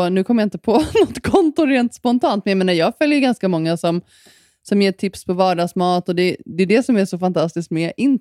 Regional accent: Sweden; Det tyckte jag senast jag var när jag var hemma i Sverige.

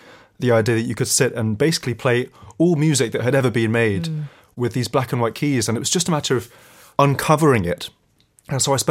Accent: London, United Kingdom; I'm from North London.

